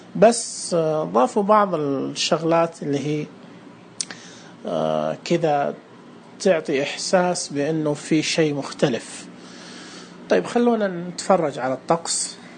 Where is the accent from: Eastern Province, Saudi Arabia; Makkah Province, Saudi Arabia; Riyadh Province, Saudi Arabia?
Makkah Province, Saudi Arabia; Jeddah; يعني عندنا في جدة الساعة 1 PM حتكون شمس.